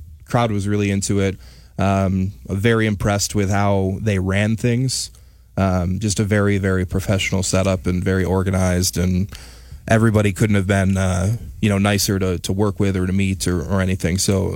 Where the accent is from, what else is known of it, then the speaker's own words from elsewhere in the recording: Corpus Christi, Texas, United States; In fairness, I will still say that this is my hometown.